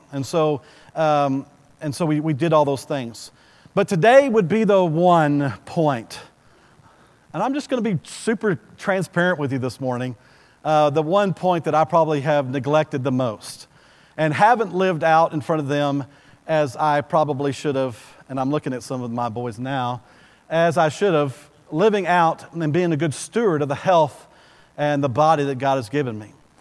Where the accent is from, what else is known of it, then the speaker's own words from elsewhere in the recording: Bowie, Texas, United States; You got to go to Bowie in my hometown, and Brother Clark has seen it.